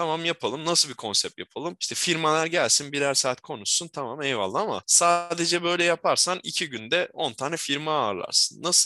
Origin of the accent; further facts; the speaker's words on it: Adana, Turkey; Adanalıyım.